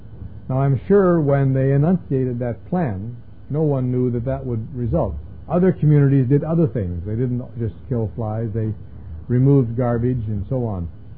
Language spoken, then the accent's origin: English; Canada; I can get away with it because I'm a Canadian.